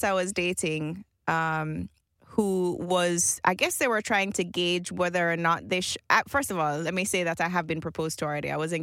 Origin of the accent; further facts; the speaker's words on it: Jamaica; I grew up in Jamaica in the same house my entire life.